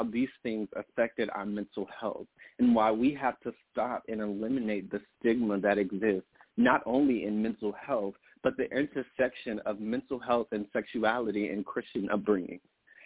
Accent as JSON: {"language": "English", "region": "North Carolina", "country": "United States", "tie": "born or raised there", "said": "As I said, I am from, well, I grew up in North Carolina, but originally from South Carolina."}